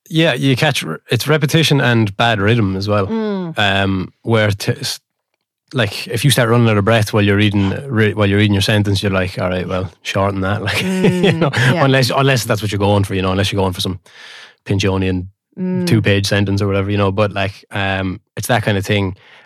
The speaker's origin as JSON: {"language": "English", "region": "Leinster", "country": "Ireland", "accent": "North Kilkenny", "moved": "yes", "said": "I've been away from North Kilkenny for a long time, but I still very much speak like I'm from North Kilkenny."}